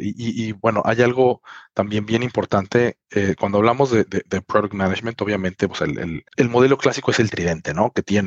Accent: Mexico; moved away as an adult; now in Finland; soy originalmente mexicano, pero vivo fuera de México desde hace 2 décadas. Originalmente me vine aquí a estudiar y bueno, conseguí trabajo.

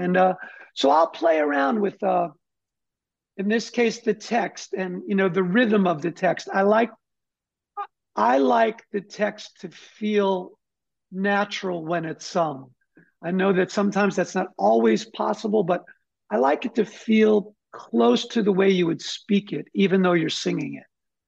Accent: New York City, New York, United States; Maybe because I'm a New Yorker and I ride the subway

